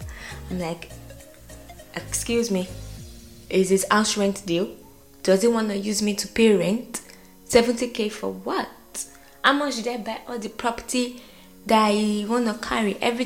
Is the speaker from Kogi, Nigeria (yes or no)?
no; Lagos, Nigeria; I wanted to come to my hometown from another father's land, from another person's father's land.